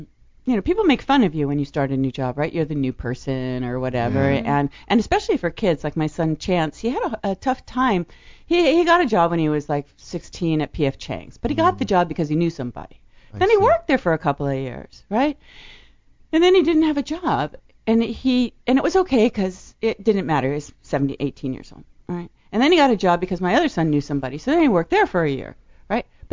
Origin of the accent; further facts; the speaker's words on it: East Coast, United States; we're coming from the East Coast, man. This is how you dress.